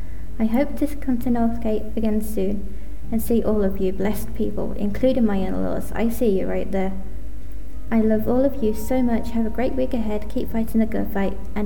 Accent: England, United Kingdom; from England

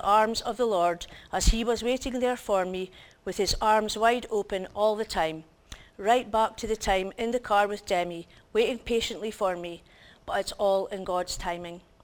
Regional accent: Peterhead, Scotland, United Kingdom; also born or lived in Fraserburgh; I was born in the Broch, the youngest of four. I was still just a baby when we moved to Peterhead as my dad had started a new job.

